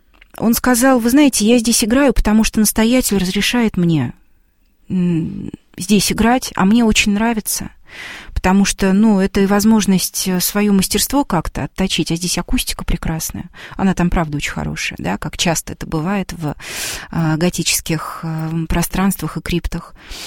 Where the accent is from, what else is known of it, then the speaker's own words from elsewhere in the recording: Russia; Но я вот из России.